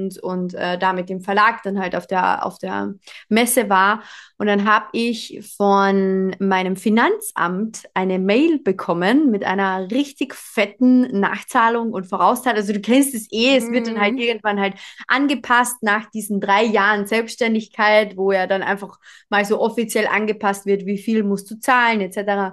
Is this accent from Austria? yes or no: yes; Carinthia, Austria; ich komme aus Österreich, aus dem wunderschönen Kärnten